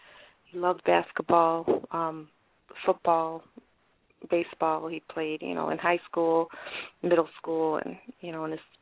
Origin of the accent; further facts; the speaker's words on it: Cicero, Illinois, United States; I'm from Illinois, Cicero, Illinois. We're close to we're like 6 miles away from Chicago, Illinois.